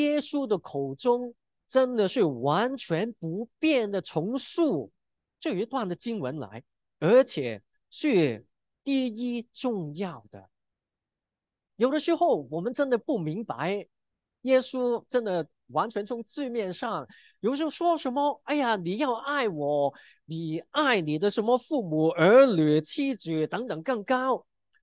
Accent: China

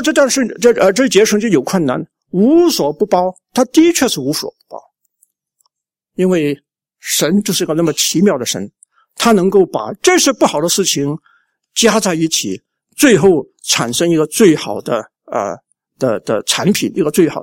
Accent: China; 这是我们中国人的问题，不管他是什么，他灵就行了。

